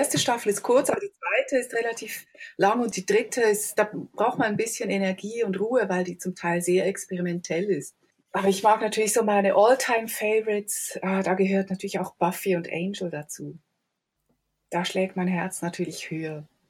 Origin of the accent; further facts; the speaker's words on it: Switzerland; Als Schweizer Kritikerin